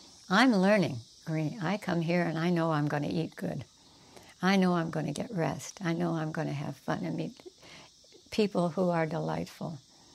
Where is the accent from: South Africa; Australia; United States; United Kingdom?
United States; Los Angeles, California; also born or lived in Chicago; I'm a city girl. I'm from Los Angeles. I don't know that much about here, although I was born in Chicago.